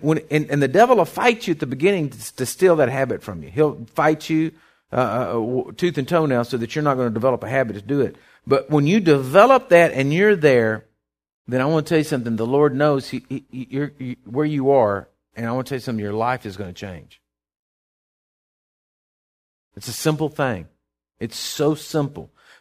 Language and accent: English; Sabinal, Texas, United States; When we were raised in Sabinal